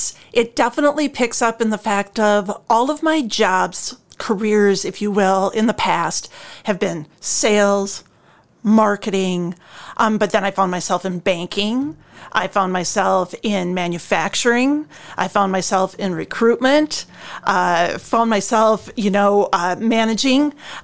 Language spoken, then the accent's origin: English; Caledonia, Minnesota, United States; now in Iowa, United States; Born and raised in Caledonia, so just over the border.